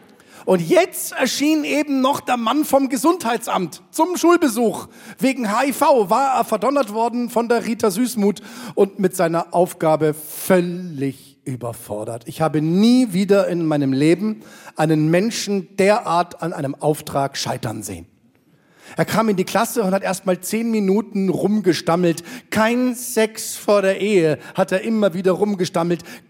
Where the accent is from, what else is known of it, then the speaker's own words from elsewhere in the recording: Bavaria, Germany; Bei uns in Bayern, da kamen traditionell externe Angstmachfachleute in den Unterricht und haben professionell Schrecken verbreitet.